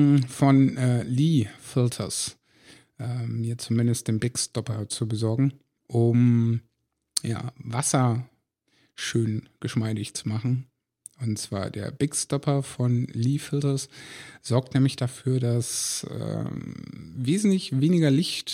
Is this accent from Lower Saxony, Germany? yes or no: yes; Lower Saxony, Germany; Das heißt, ich bin zurück in meine alte Heimat gefahren